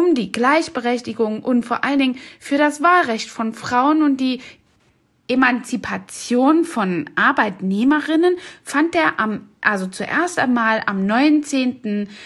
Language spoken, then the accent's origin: German; East Germany, Germany; Ja, ich bin selbst ja in Ostdeutschland aufgewachsen